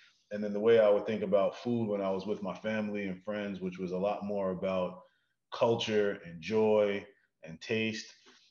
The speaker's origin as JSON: {"language": "English", "town": "Brooklyn", "region": "New York", "country": "United States", "said": "I'm from Brooklyn originally, and I grew up in a really big family."}